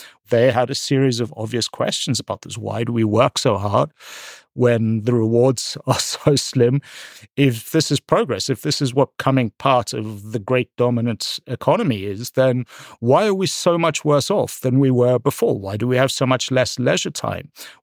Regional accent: South Africa; I grew up as a South African.

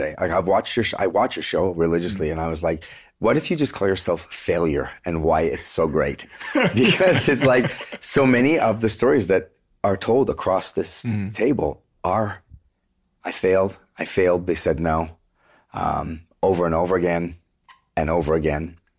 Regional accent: Vancouver, British Columbia, Canada; We're from Vancouver.

